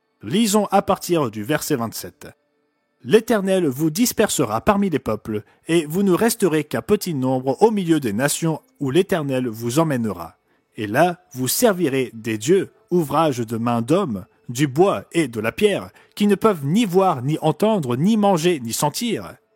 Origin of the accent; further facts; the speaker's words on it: United States; Personnellement, je suis un Américain, et laissez-moi être franc avec vous au sujet de mon pays.